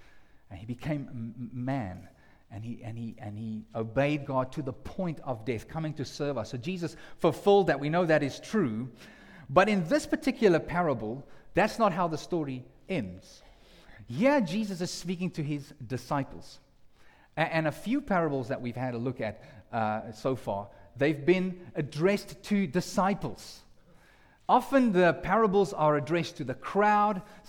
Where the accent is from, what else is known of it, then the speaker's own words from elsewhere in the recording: South Africa; Actually, I come from South Africa, I'm sort of half in between